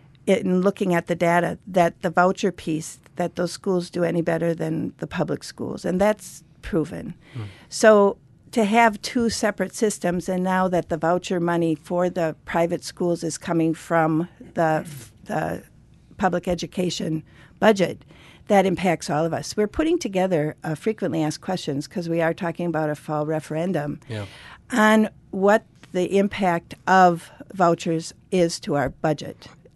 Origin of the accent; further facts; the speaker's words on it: Ashland, Wisconsin, United States; born there; Both my parents were from Milwaukee and moved up, and I was born in Ashland.